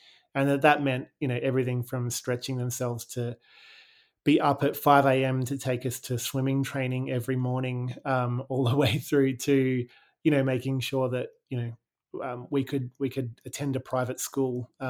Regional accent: Brisbane, Queensland, Australia; Yeah, I feel like growing up in Brisbane in the 80s, showing my age a little bit, but growing up in Brisbane in the 80s was such an amazing place to be

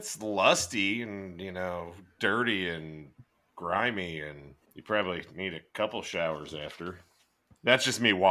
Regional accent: New Jersey, United States; Like I said, I'm from Jersey.

